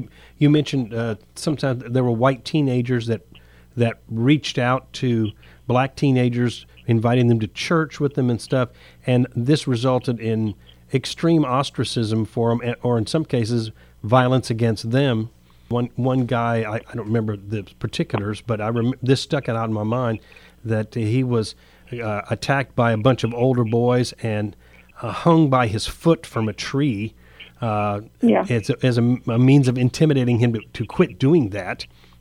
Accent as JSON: {"language": "English", "region": "Florida", "country": "United States", "lives_now": "Alabama, United States", "said": "And I came from Florida, and I found out once I moved up here that Florida wasn't nearly as clean of racial problems as I thought it was when I was a little kid"}